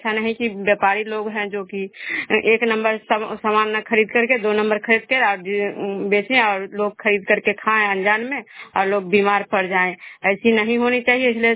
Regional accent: Vishnupur, Bihar, India; मैं विष्णुपुर ग्राम खजरा पंचायत नालंदा जिला नगरनसा प्रखंड की निवासी हूँ।

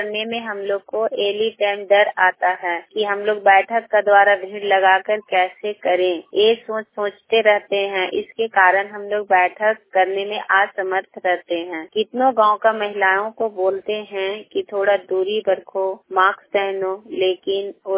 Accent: Kanke, Jharkhand, India; और मैं कांके से हूँ

